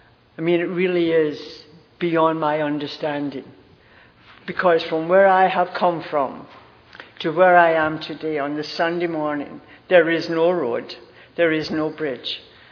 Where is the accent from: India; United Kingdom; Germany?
United Kingdom; Glasgow, Scotland; born there; I was born in Glasgow, Scotland. I've got Irish blood and English blood.